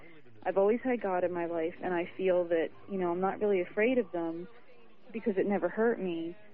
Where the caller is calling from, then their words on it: Philadelphia, Pennsylvania, United States; I'm calling from Philadelphia.